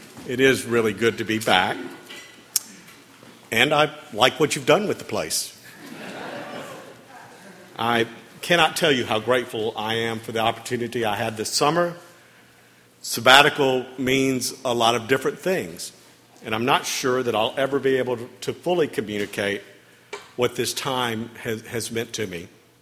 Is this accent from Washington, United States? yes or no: no; Florida, United States; I explained that I was from Florida, that I was on sabbatical, and this whole thing was a bucket list adventure for me.